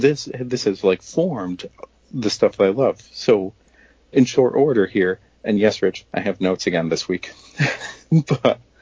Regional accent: Watertown, New York, United States; I grew up in Watertown, which is closer to the Canadian border than to another U.S. city.

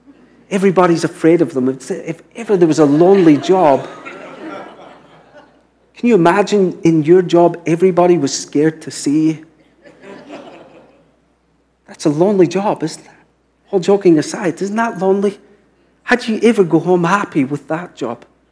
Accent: Glasgow, Scotland, United Kingdom; So I grew up in Glasgow, which is a big city. I hadn't really seen sheep in the city.

